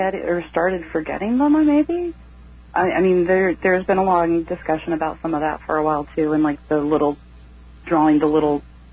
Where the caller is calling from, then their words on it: Pennsylvania, United States; Pennsylvania. Hey, good evening.